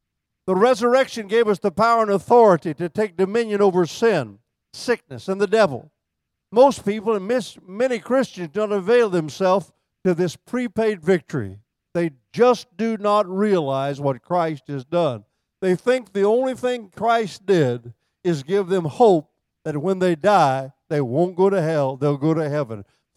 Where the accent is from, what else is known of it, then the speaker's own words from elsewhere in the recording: Midwest, United States; born there; I was born in the Midwest, and I have a tendency to be lazy when it comes to things like that.